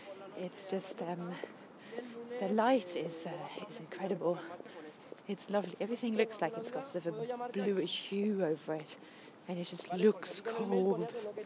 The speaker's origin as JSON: {"language": "English", "country": "Germany", "tie": "born or raised there", "said": "growing up in Germany."}